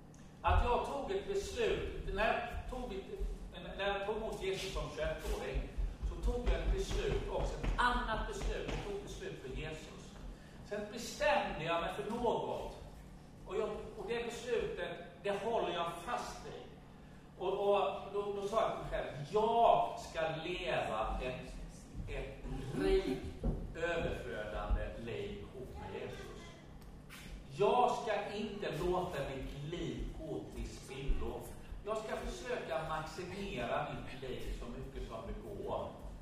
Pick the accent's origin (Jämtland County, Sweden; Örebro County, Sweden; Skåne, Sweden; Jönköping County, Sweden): Jönköping County, Sweden; Jönköping; Jag är född i Jönköpings största loserfamilj.